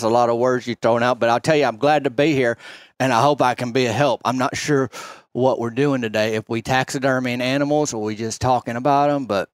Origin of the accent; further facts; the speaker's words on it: Chancellor Park, Arkansas, United States; I'm from Arkansas. Chancellor Park.